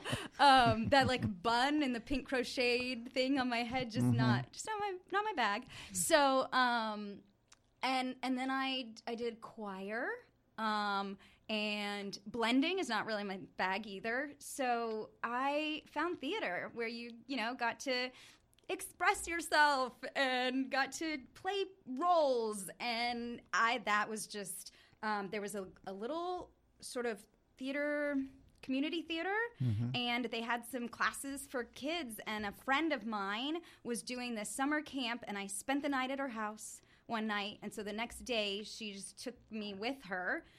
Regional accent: McAllen, Texas, United States; I am from McAllen, Texas, which is the bottom.

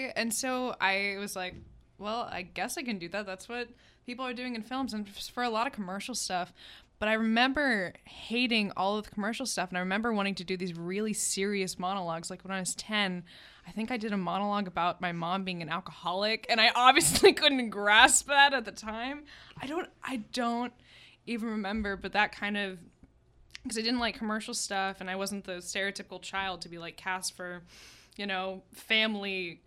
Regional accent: Las Vegas, Nevada, United States; acting classes in Las Vegas, where I'm from. I'm not from Austin.

